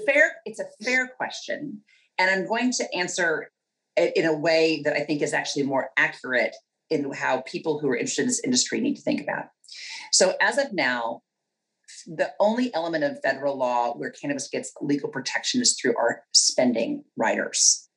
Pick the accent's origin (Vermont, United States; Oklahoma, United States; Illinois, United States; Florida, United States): Oklahoma, United States; I'm from Oklahoma, and in Oklahoma, there's a lot of weather predictions. So I'm not a weather woman from Oklahoma